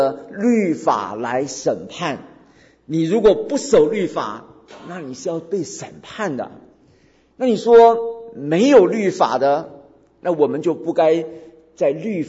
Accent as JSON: {"language": "Chinese", "country": "China", "said": "为什么就是拣选了他没有拣选我们中国人？"}